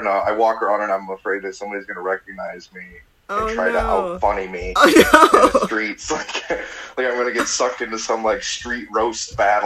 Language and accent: English; Lafarge, Wisconsin, United States; now in Portland, United States; I'm from a town called Lafarge, Wisconsin.